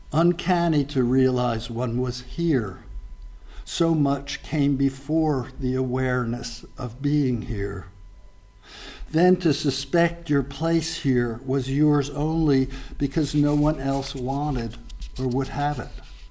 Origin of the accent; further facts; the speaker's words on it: Newark, New Jersey, United States; And it was mentioned I grew up in Newark, and Port Newark was where the planes were gathered to be sent over here.